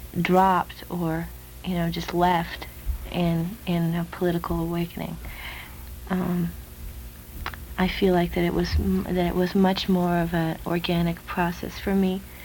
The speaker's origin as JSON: {"language": "English", "region": "California", "country": "United States", "tie": "born or raised there", "lives_now": "Vermont, United States", "said": "I was born politically in Vermont when I moved to Vermont. That although I grew up in California, that I was someplace else during the 60s."}